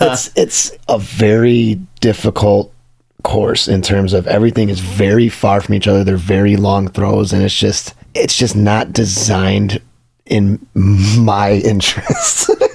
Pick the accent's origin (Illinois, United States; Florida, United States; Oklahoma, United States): Illinois, United States; Chicago; Well, I grew up in Chicago, South Side. It wasn't a thing growing up.